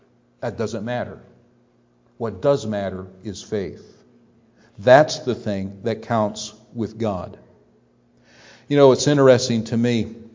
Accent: Ohio, United States; I remember growing up in Northeast Ohio, just grew up hearing Cleveland Indians broadcast.

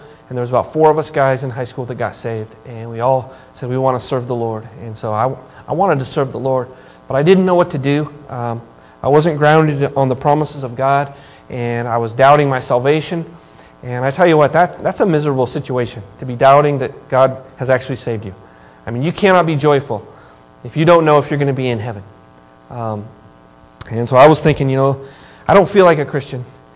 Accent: Wyoming, United States; also born or lived in Kansas; now in Atlanta, United States; I was born in Kansas, grew up in Wyoming. I live in Atlanta.

